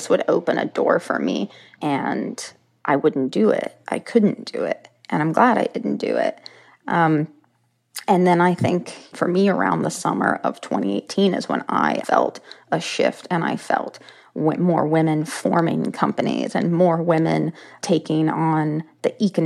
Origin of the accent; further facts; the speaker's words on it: Appalachia, United States; But I grew up watching people on screen from Appalachia almost portrayed as jokes, as hillbillies, as ignorant